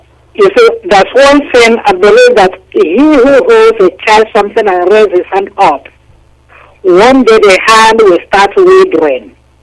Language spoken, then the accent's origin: English; Aba, Abia, Nigeria; now in United Kingdom; I'm from Aba in Nigeria, but now in UK for some time.